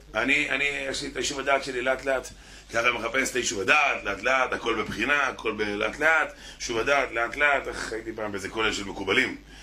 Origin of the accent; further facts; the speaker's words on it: Holon, Tel Aviv District, Israel; אני באתי מחולון.